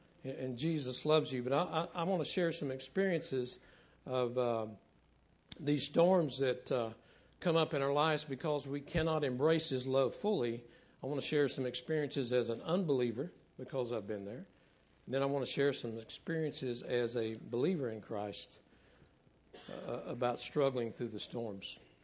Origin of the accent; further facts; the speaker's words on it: Abilene, Texas, United States; I was 13 or 14 years old, and I grew up in Abilene, Texas, on Bridge Street.